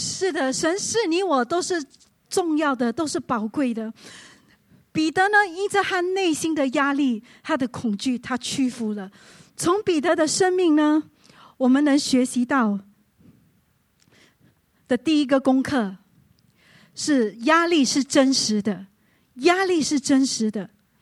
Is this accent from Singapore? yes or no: yes; Singapore; 在我们新加坡人在新加坡生活，压力的来源来自三大来源